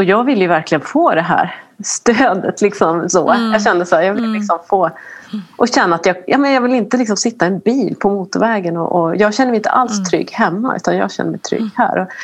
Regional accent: Norrland, Sweden; i efterhand så tror jag att jag var lite för svensk. Lite för både norrländsk och svensk och behärskad.

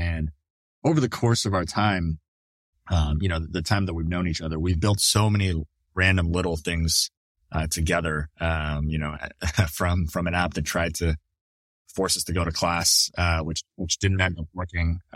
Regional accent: Canada; as a Canadian

